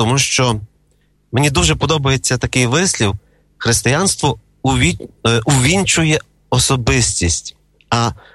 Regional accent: Ivano-Frankivsk, Ivano-Frankivsk Oblast, Ukraine; ну і в Франківську, моєму рідному місті

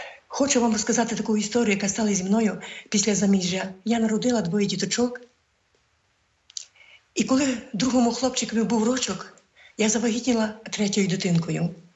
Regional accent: Borove, Lviv Oblast, Ukraine; Я народилась у селі Борове Сокальського району Львівської області 1960 року, 14 жовтня.

